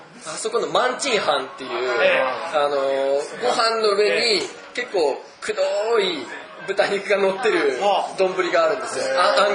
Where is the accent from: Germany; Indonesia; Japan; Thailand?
Japan; Okazaki, Aichi; 自分岡崎出身なんで、そこで、実は岡崎出身、しかも岡崎に住んでるんです。